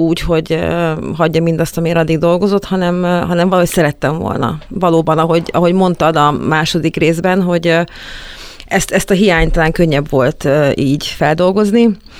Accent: Vojvodina, Serbia; ugye én Vajdaságból származom

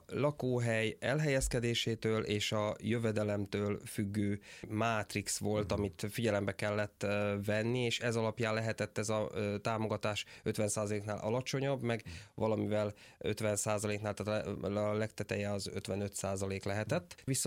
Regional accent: Kalocsa, Bács-Kiskun, Hungary; moved away as an adult; now in Budapest, Hungary; Hát én vidéki vagyok, én Kalocsán nőttem fel, 18 éves koromban én már nem laktam ott, de körülbelül 40 éves voltam, amikor átjelentkeztem egy budapesti címre, addig végig Kalocsán laktam hivatalosan.

